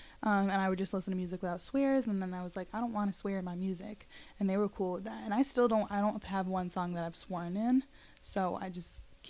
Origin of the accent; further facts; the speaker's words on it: Pittsfield, Massachusetts, United States; now in Providence, United States; Yeah, so I just relocated here to Providence. But I do, I'm from Pittsfield, Massachusetts. Massachusetts, the Berkshires.